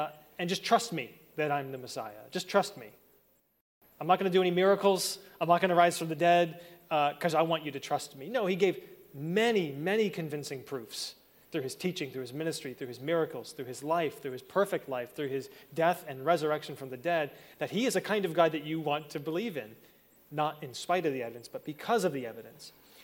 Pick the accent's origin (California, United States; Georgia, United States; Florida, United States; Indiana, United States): Florida, United States; also born or lived in Calgary, Canada; I was born in Canada, in Calgary, and then, but I grew up in Florida, because I was there since I was like 5 years old. So Florida feels like home.